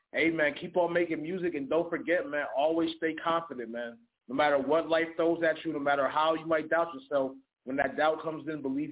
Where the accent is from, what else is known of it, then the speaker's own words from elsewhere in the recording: East Coast, United States; Man, you know, I'm from the East Coast, man.